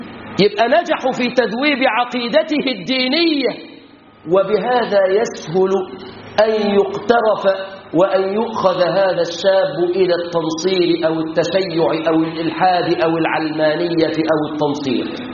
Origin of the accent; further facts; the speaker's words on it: Egypt; احفظ بلادنا مصر